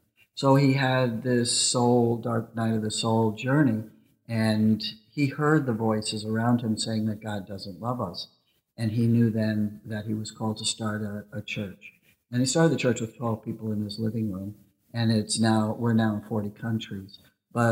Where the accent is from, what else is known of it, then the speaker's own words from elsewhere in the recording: Weston, Connecticut, United States; also born or lived in Long Island, New York; I was born in Long Island and I lived until I was in sixth grade there and then moved to Weston, Connecticut and have moved around the state quite a bit ever since.